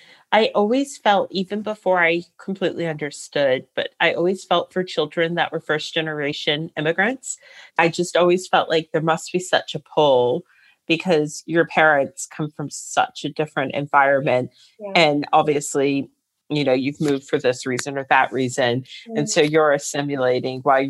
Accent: Virginia, United States; I grew up in Northern Virginia.

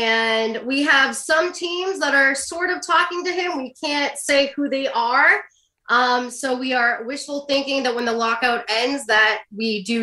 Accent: Massachusetts, United States; but I'm currently in the Massachusetts area, which is my home state, visiting some friends and family because I haven't been back here since Thanksgiving.

